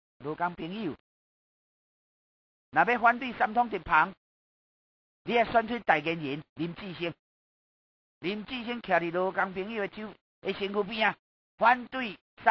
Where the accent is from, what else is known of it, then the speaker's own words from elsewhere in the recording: Taiwan; 我台湾人啊，我是台湾人所教出来台湾人啊